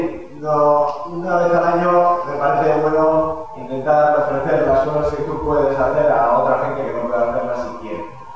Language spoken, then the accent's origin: Spanish; Basque Country, Spain; Porque ya que venimos de Euskal Herria y a veces el lenguaje es problema y a veces es desconocimiento, ¿no?